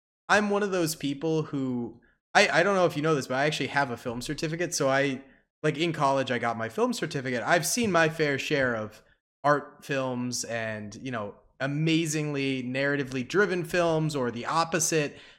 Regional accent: Natick, Massachusetts, United States; Yeah. Natick, Massachusetts. A lot of the filming was there.

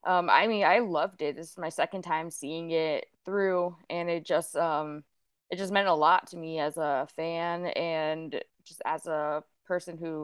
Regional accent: United States; because obviously I'm American, I live here

